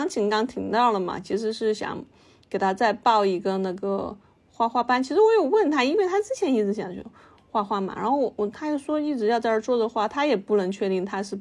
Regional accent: Sichuan, China; 其实我小的时候在四川特别觉得是那个样子

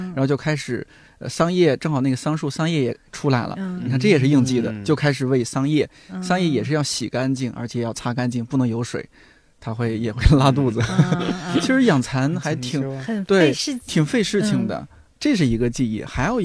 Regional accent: Shanxi, China; 是吧，我们那儿有一道名菜，山西名菜叫炒不烂。

